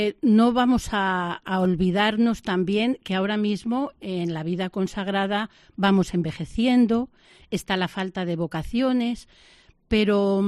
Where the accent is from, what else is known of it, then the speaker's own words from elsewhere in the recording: Castilla-La Mancha, Spain; Yo he sido alumna de un colegio teresiano, Mora de Toledo, soy manchega